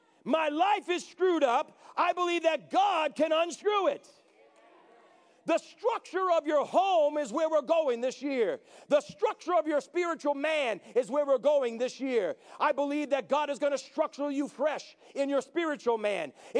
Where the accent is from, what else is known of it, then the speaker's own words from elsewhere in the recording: New England, United States; I'm from New England. My dad was a contractor.